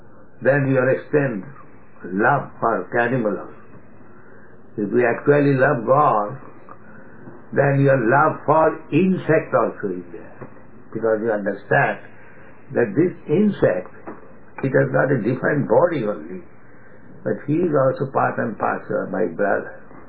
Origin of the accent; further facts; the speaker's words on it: India; So, if I say, because I am Hindu, I am Indian, that Krishna is the supreme